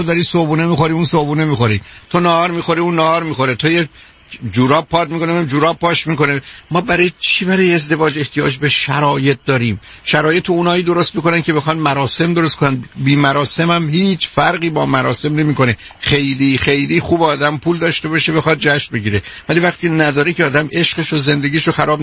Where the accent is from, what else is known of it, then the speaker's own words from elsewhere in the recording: Shiraz, Fars, Iran; یه مختصر آبروی هم که ما شیرازی ها نداشتیم تو بلجان